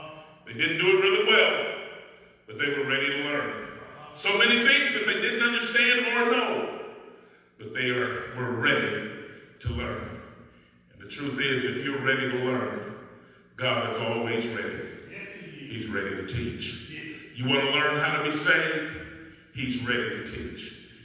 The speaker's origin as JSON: {"language": "English", "town": "Indianapolis", "region": "Indiana", "country": "United States", "tie": "born or raised there", "said": "I was a little boy growing up in Indianapolis, and we used to sing this song."}